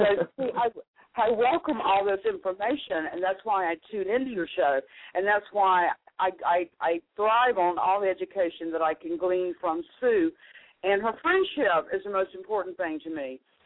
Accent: North Carolina, United States; accent: southern; also born or lived in Florida; No, I was born in North Carolina.

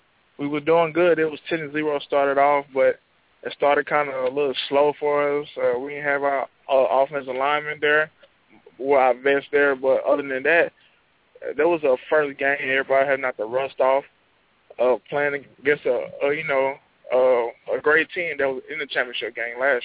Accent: Arkansas, United States; doing things so I can represent my hometown and state, it's a blessing.

